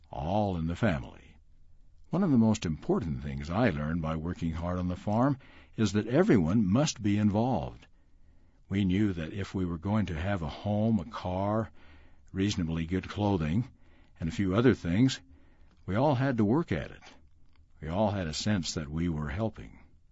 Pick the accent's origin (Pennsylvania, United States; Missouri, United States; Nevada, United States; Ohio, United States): Nevada, United States; Bunkerville; Growing up in Bunkerville, Nevada, my siblings and I had many chores to do.